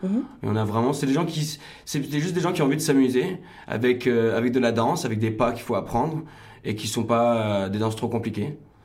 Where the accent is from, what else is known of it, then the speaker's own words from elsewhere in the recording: Brittany, France; now in Toronto, Canada; Moi j'ai grandi en Bretagne, à danser, à faire de la musique dans les fest-noz. Et du coup, ça me manquait ici à Toronto. Depuis que je suis arrivé ici